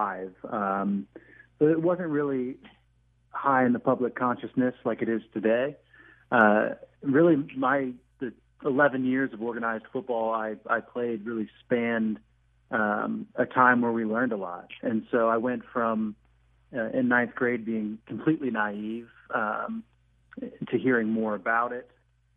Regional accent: Ohio, United States; Yeah, growing up in Southwest Ohio, football is like a religion.

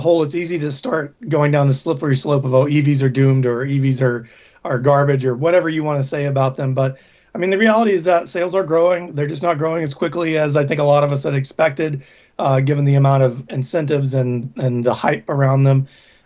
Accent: United States; or at least as an American, it's really easy to become so centered on our own market

